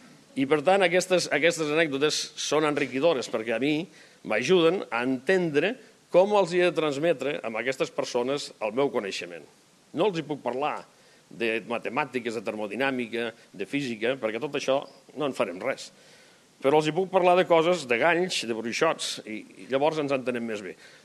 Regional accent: Balaguer, Catalonia, Spain; Inclús a l'estranger saben que sóc de Balaguer. No saben on és Balaguer, però jo sempre els dic que sóc de Balaguer.

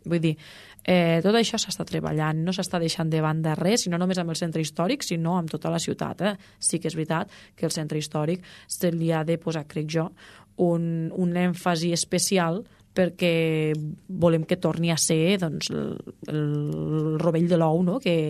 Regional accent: Catalonia, Spain; nosaltres som catalans, defensem el català ultrança

